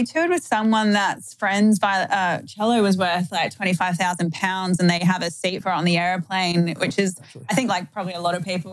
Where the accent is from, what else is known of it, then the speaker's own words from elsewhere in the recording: Adelaide, South Australia, Australia; we're all chicks from Adelaide